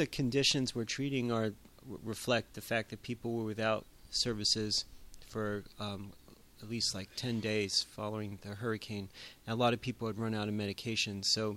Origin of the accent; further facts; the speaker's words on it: San Francisco, California, United States; now in New Orleans, United States; I'm from San Francisco, and I'm a physician.